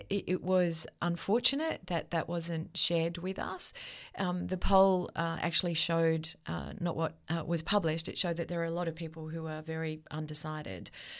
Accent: Gloucester, New South Wales, Australia; It includes my hometown of Gloucester, it includes Dungog, and then it goes all the way up to Quirindi

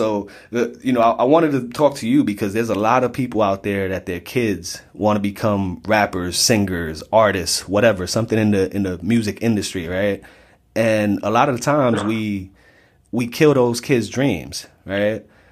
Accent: South Bronx, New York, United States; So many of you know that I was raised in the South Bronx, birthplace of hip hop.

